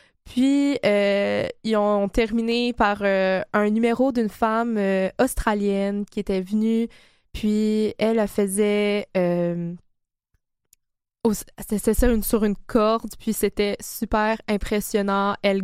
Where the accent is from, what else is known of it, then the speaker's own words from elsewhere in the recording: Quebec City, Quebec, Canada; Puis à Québec, vu que je viens de Québec